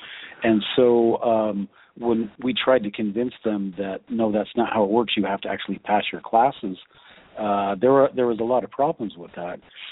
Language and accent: English; United States; I felt very strong as an American, as the only American, that these kids have a good idea of what Americans are